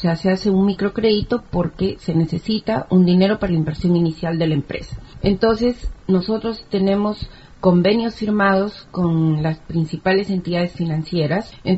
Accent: Peru; un grupo de inmigrantes, yo soy inmigrante también, soy de Perú

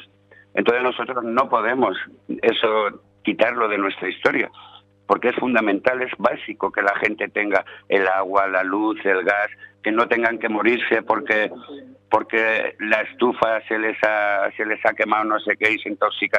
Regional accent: Valencia, Valencian Community, Spain; yo soy de Valencia, y el otro día asistí a una reunión de vecinos

